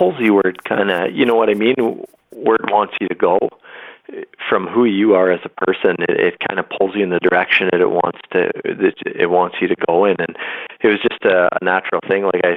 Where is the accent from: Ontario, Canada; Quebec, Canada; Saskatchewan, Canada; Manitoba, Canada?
Saskatchewan, Canada; I grew up in Canada, in a province of Saskatchewan. It's right in the middle of Canada. And basically grew up there on a farm. I was raised near a small town that had about 300 people who lived in it.